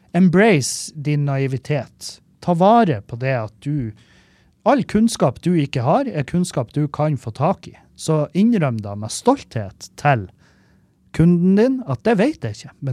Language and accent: Norwegian; Meløy, Nordland, Norway; jeg tok en uke nå hjemme i Meløy, på Neverdal, der og søstra mi